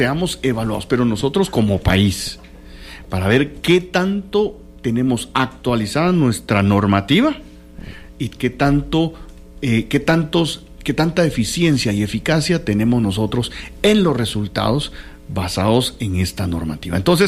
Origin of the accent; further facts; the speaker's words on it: Guatemala; como somos guatemaltecos